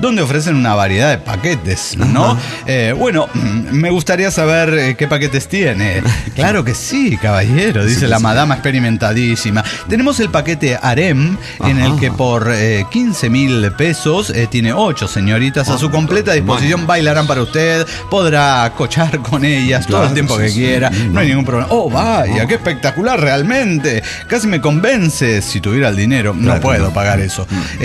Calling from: Mexico City, Mexico; de Ciudad de México.

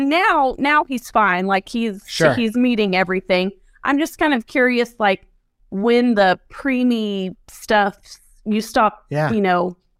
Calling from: Dallas, Texas, United States; I am calling from Dallas, Texas.

